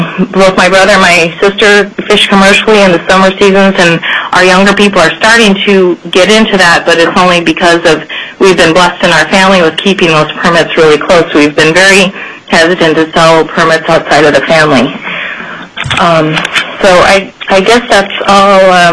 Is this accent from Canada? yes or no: no; Naknek, Alaska, United States; now in Dillingham, United States; I'm a resident of Dillingham. I grew up in Naknek and have been in the Bristol Bay region most of my life.